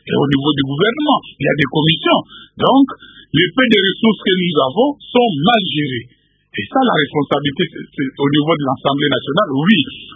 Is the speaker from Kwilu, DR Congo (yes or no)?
yes; Kikwit, Kwilu, DR Congo; moi je suis de Kikwit